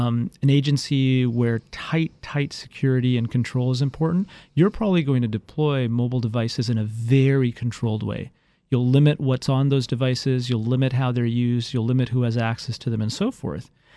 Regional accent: Canada; Well, I did. I grew up in Canada.

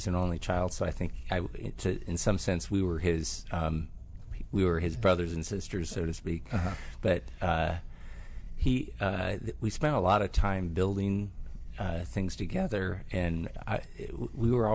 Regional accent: Livermore, California, United States; I grew up in Livermore, California.

